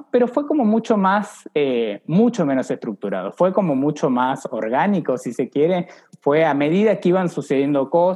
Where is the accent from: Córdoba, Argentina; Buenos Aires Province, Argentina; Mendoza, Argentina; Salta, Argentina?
Salta, Argentina; now in Buenos Aires, Argentina; había ido a Salta, yo soy de Salta, vivo acá hace muchos años